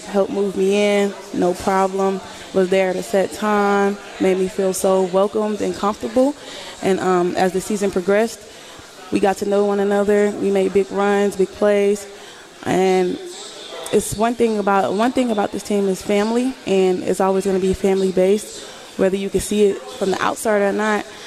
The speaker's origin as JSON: {"language": "English", "town": "Houston", "region": "Texas", "country": "United States", "said": "I'm from Houston, like I said."}